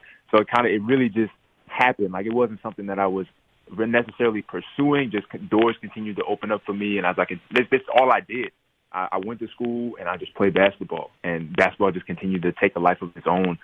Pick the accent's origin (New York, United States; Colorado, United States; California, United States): New York, United States; I didn't really hoop at all in New York. I played sometimes like at the rec center with my brothers